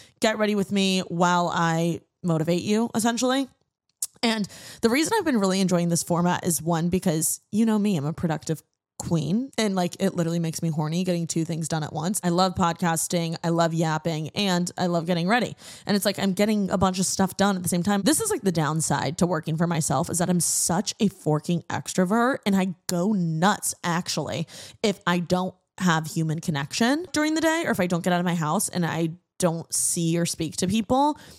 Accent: Indiana, United States; now in Los Angeles, United States; specifically in my new city, LA, because I was born and raised in Indiana, if you didn't know. Shout out my Midwesterners.

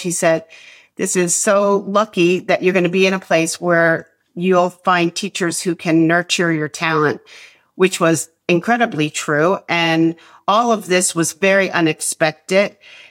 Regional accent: Bronxville, New York, United States; And where I grew up in Bronxville, New York, going to see an astrologer was not part of the vernacular in our culture.

